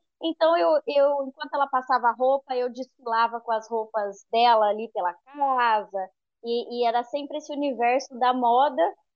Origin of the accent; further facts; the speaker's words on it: Campinas, São Paulo, Brazil; eu sou natural de Campinas, eu sou casada, sou cristã